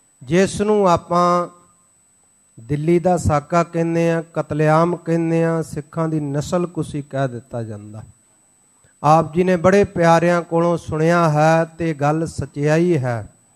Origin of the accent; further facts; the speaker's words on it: Pilibhit, Uttar Pradesh, India; born there; ਮੇਰਾ ਜਨਮ ਯੂਪੀ ਦੇ ਵਿੱਚ ਪੀਲੀਭੀਤ ਦੇ ਇਲਾਕੇ ਦਾ ਮੇਰੇ ਮਾਤਾ ਪਿਤਾ ਗੁਰਦਾਸਪੁਰ ਦੇ ਇਲਾਕੇ ਕਾਦੀਆਂ ਦੇ ਪਾਸ ਲੀਲ ਕਲਾਂ ਸਾਡਾ ਪਿੰਡ ਹੈ ਜੱਦੀ